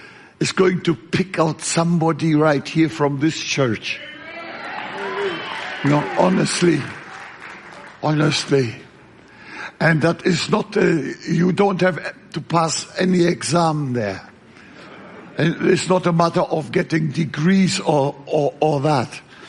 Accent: eastern Germany, Germany; English is a second language; now in United States; We lived outside, out there in in the eastern part of Germany. That is where I come from originally. I'm now an American.

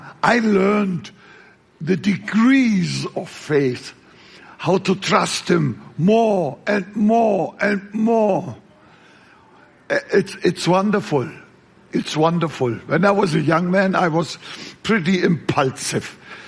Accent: eastern Germany, Germany; English is a second language; now in United States

